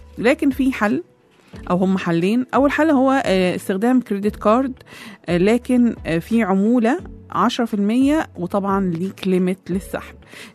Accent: Egypt; ويحمي بلدنا مصر

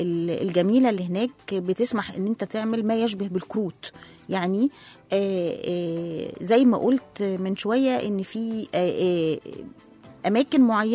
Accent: Egypt; وإحنا أصلا كمصريين ترحبين وبنحب السواح

